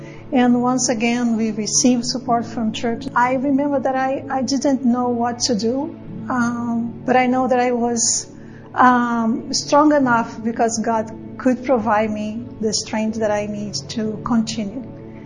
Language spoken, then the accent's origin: English; Brazil; English is a second language; I'm from Brazil originally